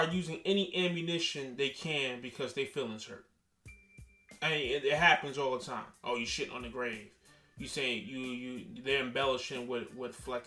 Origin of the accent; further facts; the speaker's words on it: New Jersey, United States; I link up with some New York cats. I'm from Jersey